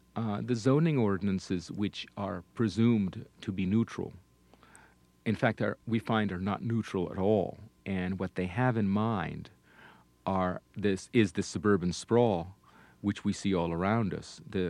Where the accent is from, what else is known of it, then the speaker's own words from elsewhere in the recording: Barcelona, Catalonia, Spain; I grew up in Barcelona in Spain, which is larger than a town, but it is a traditional city.